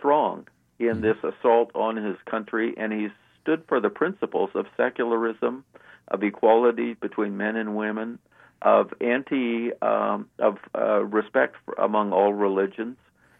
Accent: Canada; now in United States; you know, I grew up in Canada myself, so yeah.

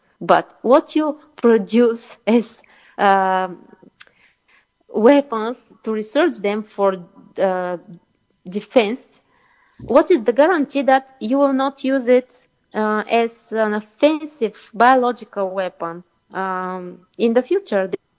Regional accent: Bulgaria; I come from Eastern Europe, and here the situation is the same. We are a NATO member state. We have four US military bases in Bulgaria, and we border on the Black Sea

